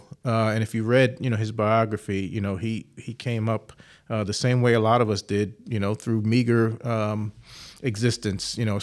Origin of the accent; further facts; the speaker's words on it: New York, United States; Growing up in New York, when we used to hear about, we did learn black history in school.